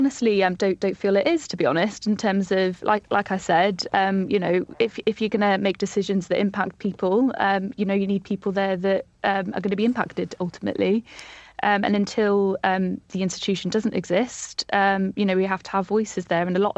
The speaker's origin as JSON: {"language": "English", "town": "Anglesey", "region": "Wales", "country": "United Kingdom", "tie": "born or raised there", "said": "So I was I grew up in North Wales in a place called Ynysmon, where I was a young carer."}